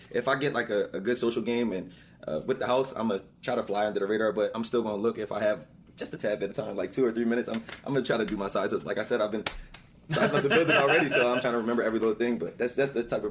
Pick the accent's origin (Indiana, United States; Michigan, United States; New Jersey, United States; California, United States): New Jersey, United States; Lindenwald; I'm 28 years old, and I'm from Lindenwald, New Jersey.